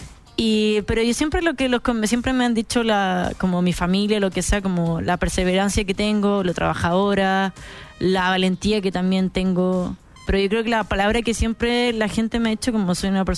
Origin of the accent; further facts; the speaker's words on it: Chile; como chileno, igual somos muy privilegiados en cosas de pasaporte